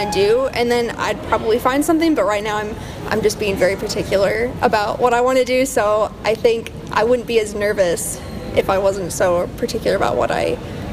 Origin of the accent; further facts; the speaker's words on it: South Bend, Indiana, United States; I'm from South Bend, Indiana, and I'm a journalism telecommunications news major.